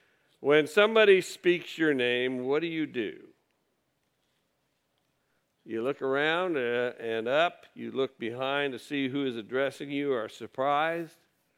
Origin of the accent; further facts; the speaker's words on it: Decatur, Illinois, United States; I moved here in 1998, and of course I grew up here in Decatur